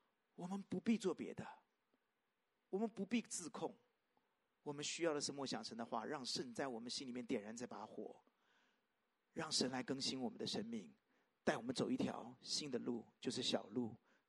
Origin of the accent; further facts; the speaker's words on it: China; 我也是中国人，好不好？